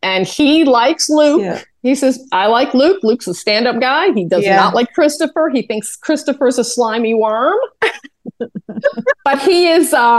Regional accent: Ontario, Canada; Grew up in Ontario.

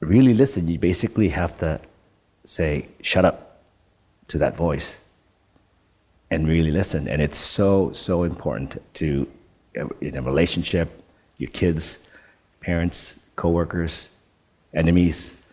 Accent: Netherlands; now in Canada; When I grew up in Holland, we had two TV stations, and the program didn't start until 10 o'clock or 9 o'clock or something in the morning. And it was only on Saturdays. So when I arrived in Canada

